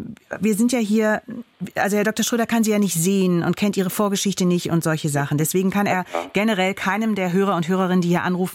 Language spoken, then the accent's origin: German; Berlin, Germany